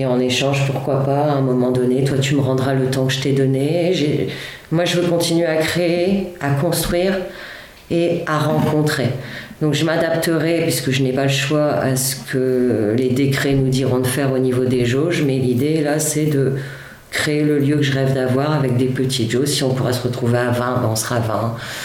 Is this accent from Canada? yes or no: no; Hauts-de-France, France; j'ai pensé à un moment retourner dans ma région natale, qui est le nord de la France